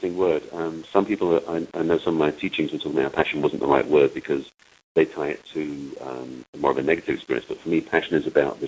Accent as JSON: {"language": "English", "region": "England", "country": "United Kingdom", "moved": "as an adult", "lives_now": "United States", "said": "I'm English, but I've been here almost 30 years now."}